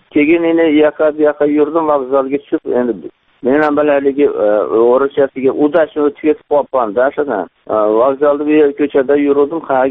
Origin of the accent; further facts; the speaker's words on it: Russia; aka deydi, siz qayerdan kelgansiz, men Rossiyadanman.